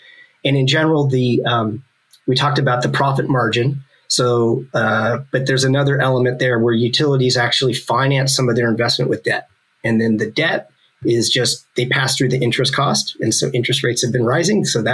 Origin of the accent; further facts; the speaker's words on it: California, United States; So I'm from California, and I've done a lot of work in this jurisdiction and spent a good chunk of my career in California.